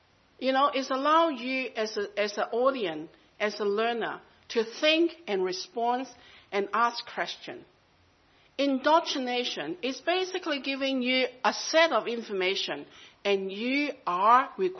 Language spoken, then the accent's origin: English; Hong Kong; English is a second language; also born or lived in Canada; I grew up in Hong Kong.